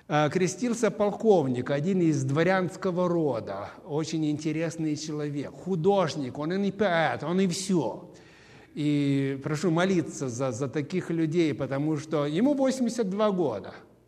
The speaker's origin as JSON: {"language": "Russian", "town": "Chernivtsi", "region": "Chernivtsi Oblast", "country": "Ukraine", "said": "приеду в Украину, в свой город Черновцы, и проведу евангельскую программу, потому что сам украинец в России проработал 34 года"}